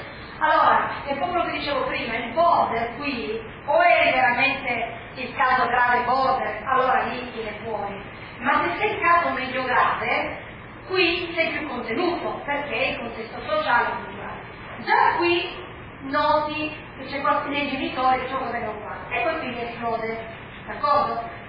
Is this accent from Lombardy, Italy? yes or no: no; Piedmont, Italy; Io sono piemontese dopo da 7 generazioni, e invece tutti mi dicono che è molto invece, perché la madre era siciliana, con 3 figli in un palazzo tutto di siciliani.